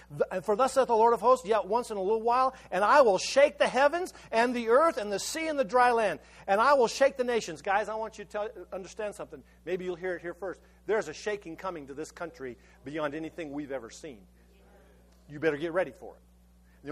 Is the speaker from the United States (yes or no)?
yes; Colorado, United States; You know, here we're from Colorado. You know. Well, you know, we're casual.